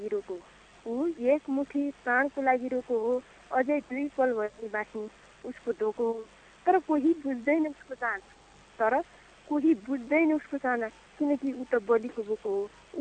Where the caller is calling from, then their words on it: Bajhang, Sudurpashchim Province, Nepal; म बजाङबाट।